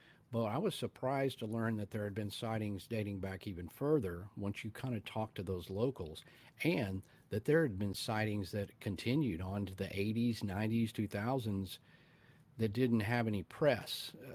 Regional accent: Fort Worth, Texas, United States; born there; which is only about 3 hours from where I live in Texas. I was born in Fort Worth and live in Dallas-Fort Worth.

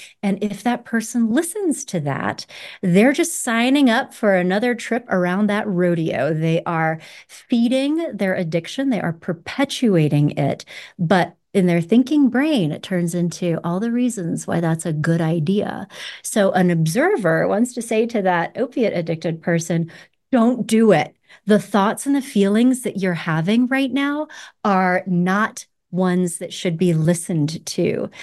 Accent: Roanoke, Virginia, United States; I grew up in Roanoke, Virginia, the tobacco belt, during a time when it was quite fashionable to smoke cigarettes.

